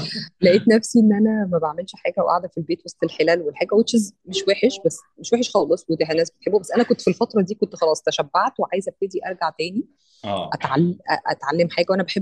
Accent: Red Sea Governorate, Egypt; born there; انا من مواليد البحر الاحمر، وعشت كل حياتي كانت المذاكره.

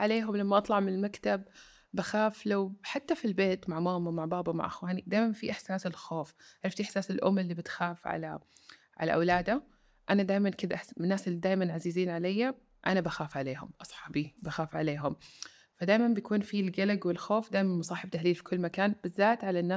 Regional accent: Sudan; also born or lived in Saudi Arabia; يعني أنا عايشة برا، مولودة في السعودية، الوحيدة بتتكلم في الدفعة إنجليزي

